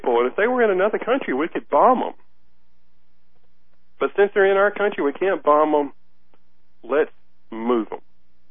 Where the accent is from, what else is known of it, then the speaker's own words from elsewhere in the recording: the South, United States; all my life growing up in the South, I have heard comedians.